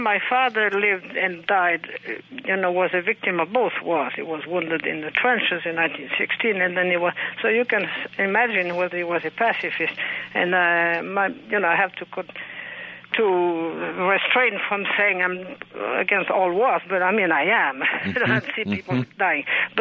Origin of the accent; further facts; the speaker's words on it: France; now in United States; And I lived through that war in France, which mm-hmm. is my home country. I'm mm-hmm. an American now